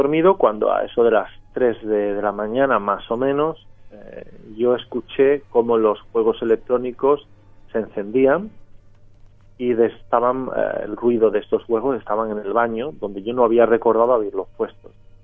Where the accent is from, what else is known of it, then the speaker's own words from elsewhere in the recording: Denmark; accent: Jutland; Spanish is a second language; Yo le contesté mi acento de Yutlandia, que para los iniciados es un poco catetillo